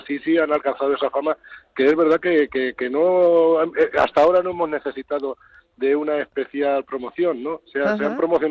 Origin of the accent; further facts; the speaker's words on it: Morata, Community of Madrid, Spain; yo las conozco desde que era niño, que soy natural de Morata